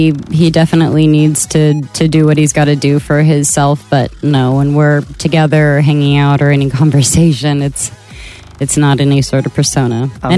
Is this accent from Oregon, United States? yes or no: no; Texas, United States; Family, yes. My family, I'm from Texas. That's just what we do.